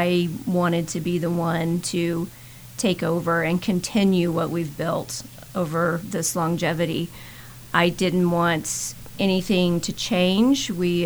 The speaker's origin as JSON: {"language": "English", "region": "Arkansas", "country": "United States", "said": "So I come from Northwest Arkansas."}